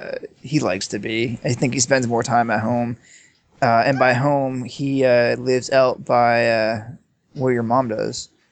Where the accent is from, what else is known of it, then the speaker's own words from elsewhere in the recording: Michigan, United States; born there; I was born outside of Detroit.